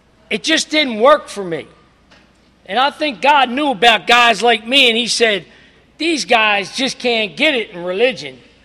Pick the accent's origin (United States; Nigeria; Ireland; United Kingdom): Ireland; I'm Irish, and I'll fight at the drop of a hat.